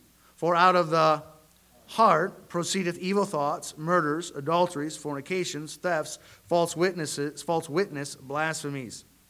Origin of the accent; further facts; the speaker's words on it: the North, United States; I know I'm from the North, and so I know in the North generally we aren't quite like the South.